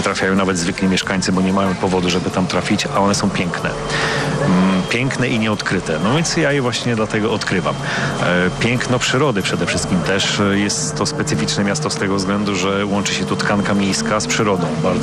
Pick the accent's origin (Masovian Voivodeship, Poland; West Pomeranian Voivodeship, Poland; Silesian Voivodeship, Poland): West Pomeranian Voivodeship, Poland; Szczecin; No przede wszystkim jestem szczecinianinem, szczeciniakiem, szczetinerem z urodzenia i wyboru i kocham to miasto.